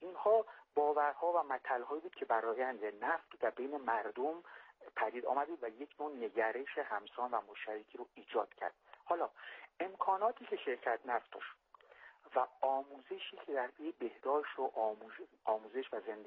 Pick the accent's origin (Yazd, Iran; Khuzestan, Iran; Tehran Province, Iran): Khuzestan, Iran; Ahvaz; من خودم خب بچه اهواز هستم و پدرم هفتگلی هستم و هفتگلی زاده هستم.